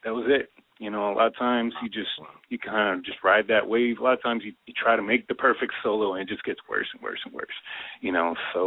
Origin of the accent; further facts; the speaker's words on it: Delaware, United States; I grew up in Delaware, and I was fortunate enough, we didn't have a lot of money